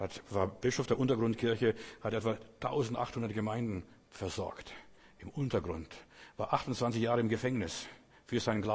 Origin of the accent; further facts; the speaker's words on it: Berlin, Germany; Ich bin Berliner, aber die meisten Berliner sind Eingeschmeckte.